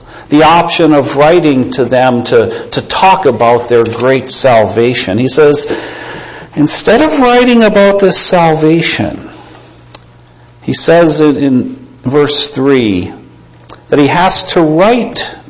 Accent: Michigan, United States; also born or lived in Dallas, United States; And before that, we hail from Michigan. And I'm from the beautiful Upper Peninsula of Michigan.

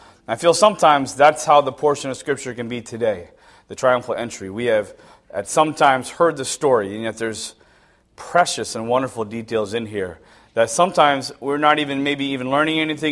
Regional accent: North Branford, Connecticut, United States; we're from Brantford, North Brantford, Connecticut. We go to Brantford Bible Chapel.

